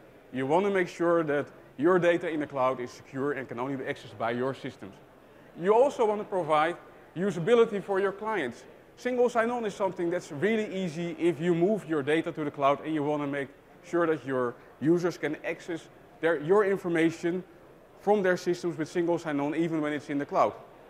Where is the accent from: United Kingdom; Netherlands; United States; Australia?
Netherlands; English is a second language; I'm from the Netherlands, so you may hear from my accent that I'm not from here.